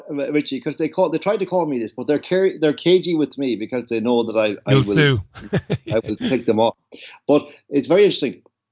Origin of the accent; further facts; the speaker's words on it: Ireland; Because we are Irish and we are fighting for freedom still.